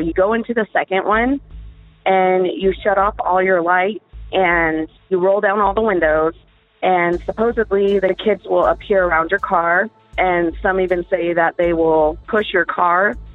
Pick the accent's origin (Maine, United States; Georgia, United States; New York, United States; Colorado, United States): Colorado, United States; Colorado Springs; I'm from Colorado Springs, and I have a hometown legend for you.